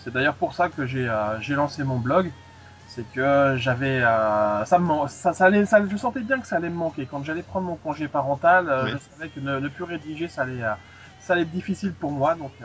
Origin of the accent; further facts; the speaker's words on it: Île-de-France, France; Eh bien, je viens du sud de l'Île-de-France, en Essonne.